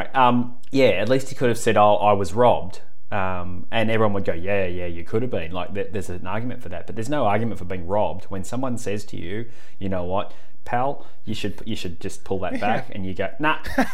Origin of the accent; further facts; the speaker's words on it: South Africa; No, not me, mate. Oh, I'm South African.